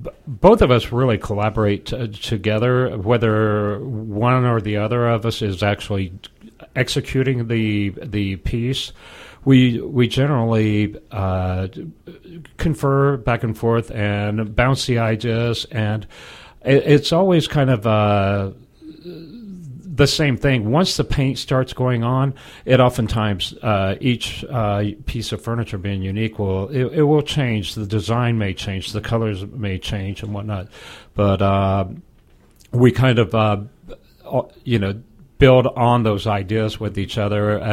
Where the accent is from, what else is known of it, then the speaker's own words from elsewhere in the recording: Great Plains, United States; I grew up out in the Plains, but I've been here over 30 years, so this is home.